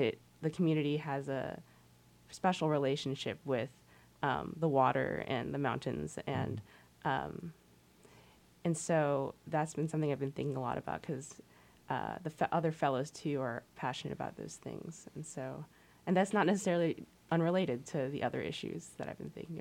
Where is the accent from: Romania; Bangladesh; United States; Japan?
United States; New Jersey; now in Sitka, United States; I grew up in New Jersey, really close to New York City, and went to New Haven.